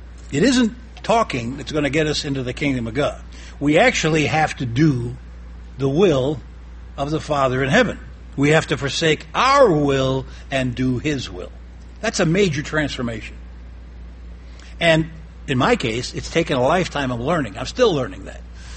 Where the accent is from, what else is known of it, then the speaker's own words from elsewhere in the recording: Cleveland, Ohio, United States; And since I am from Cleveland, I was asked to speak in Cleveland.